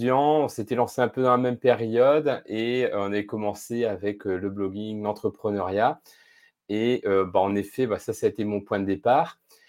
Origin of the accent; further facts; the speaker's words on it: Réunion; Je viens de l'île de la Réunion, donc il y a aussi cet atome crochu entre nous aussi venant des Dom-Tom.